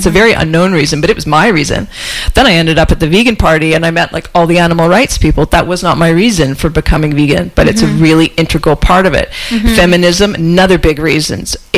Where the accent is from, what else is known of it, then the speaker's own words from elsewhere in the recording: Vancouver, British Columbia, Canada; because I grew up in Vancouver, right? I grew up on the west side of Vancouver.